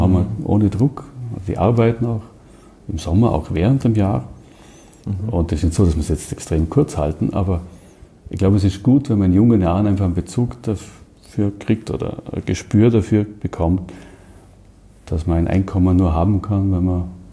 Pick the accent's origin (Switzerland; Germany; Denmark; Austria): Austria; Lustenau, Vorarlberg; now in Dornbirn, Austria; Ich bin in Luschenau aufgewachsen, bin ein kleiner Luschenauer vom Reeder her. Ist für mich eine Heimat. Wohne jetzt in Dornbirn, eine sehr schöne Stadt, ist auch eine Heimat.